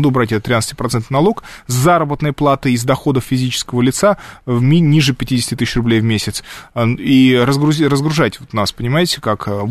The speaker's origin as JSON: {"language": "Russian", "region": "Siberia", "country": "Russia", "said": "Это я как сибиряк вам подтверждаю."}